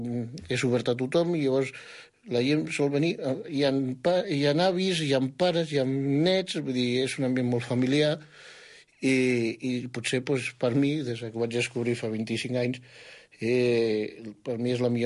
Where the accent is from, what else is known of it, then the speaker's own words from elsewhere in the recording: Barcelona, Catalonia, Spain; jo no ho recordo perquè jo provinc de Barcelona